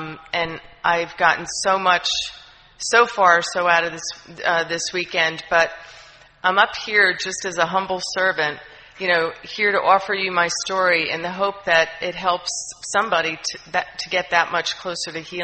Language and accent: English; New Jersey, United States; now in Tallahassee, United States; You probably can hear in my voice, I'm not from Florida originally. That's why I get so excited about … I'm from the great state of New Jersey.